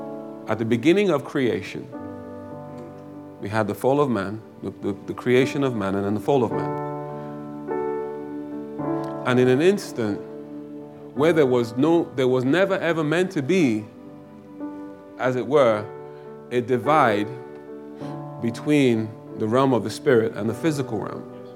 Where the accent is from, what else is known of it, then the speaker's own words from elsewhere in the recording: Nigeria; Growing up in Nigeria, right?